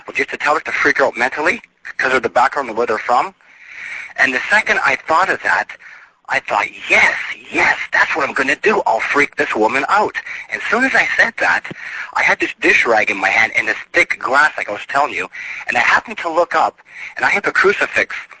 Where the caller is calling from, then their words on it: Edmonton, Alberta, Canada; I'm calling from Edmonton. I'm Catholic, and I'm very religious, and I was living near the university